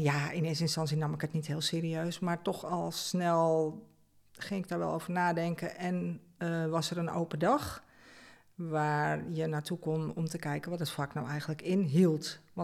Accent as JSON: {"language": "Dutch", "town": "Amsterdam", "region": "North Holland", "country": "Netherlands", "tie": "born or raised there", "lives_now": "Hoofddorp, Netherlands", "said": "Ik ben inmiddels 59 jaar. Ik ben geboren in Amsterdam, waar ik 40 jaar heb gewoond. Ik woon inmiddels alweer 19 jaar in Hoofddorp."}